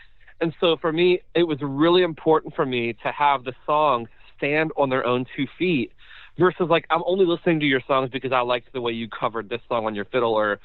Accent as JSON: {"language": "English", "town": "Montgomery", "region": "West Virginia", "country": "United States", "tie": "born or raised there", "said": "And so I grew up in very small-town America, a town of less than 1,500 people called Montgomery, West Virginia, in Fayette County."}